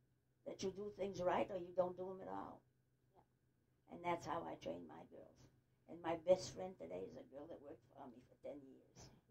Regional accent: Lewiston, Maine, United States; now in Auburn, United States; Well, I was born in Lewiston. I grew up, stayed in Lewiston until I got married. After I got married, I moved to Auburn.

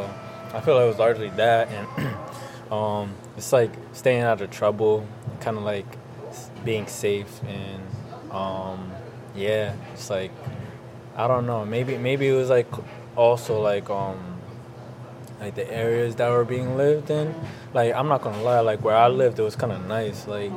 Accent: Lewiston, Maine, United States; also born or lived in Atlanta; I'm 22 years old, and I'm Somali, Somali-American. I was born in Atlanta, moved to Lewiston in 2008.

